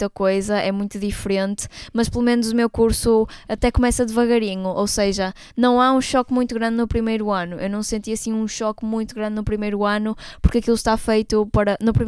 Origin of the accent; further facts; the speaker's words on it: Guimarães, Braga, Portugal; now in Porto, Portugal; eu vim viver aqui para o Porto, eu sou de Guimarães e vim viver sozinha.